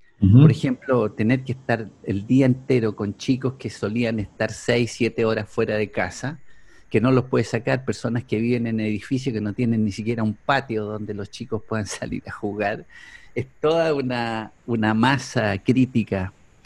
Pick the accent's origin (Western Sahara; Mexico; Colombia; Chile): Chile; para mí me afectó mucho porque yo soy chileno.